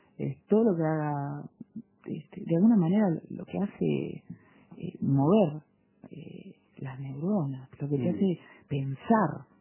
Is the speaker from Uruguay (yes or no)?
yes; Uruguay; esas cosas son las características de que nos hacen a nosotros como ser uruguayos